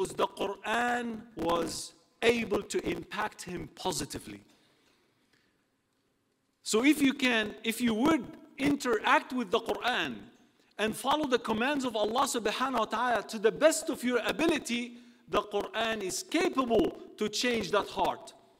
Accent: Australia; now in England, United Kingdom; I am not from England. I am from Australia. So I'm here for a short while, and then I'm going back home.

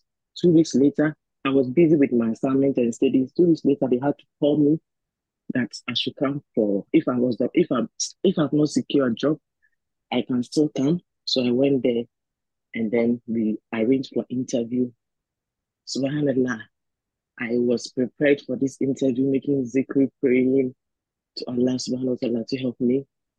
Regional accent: Ghana; moved away as an adult; now in Canada; I'm actually from Ghana, now living in Canada.

